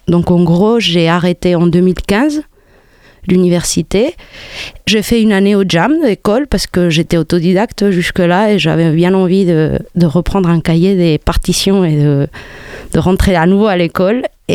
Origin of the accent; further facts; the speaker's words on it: Spain; also born or lived in Morocco; now in Montpellier, France; Je suis d'origine hispano-marocaine, donc je suis née au Maroc, j'ai grandi en Espagne, ma mère est marocaine, mon père il est espagnol, et je suis arrivée à Montpellier fin 2009.